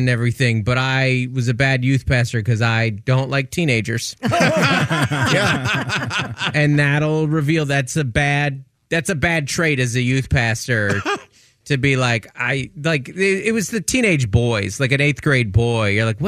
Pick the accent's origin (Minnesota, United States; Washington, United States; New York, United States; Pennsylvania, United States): Washington, United States; Seattle; I did go to college. I grew up in Seattle, went to the University of Washington.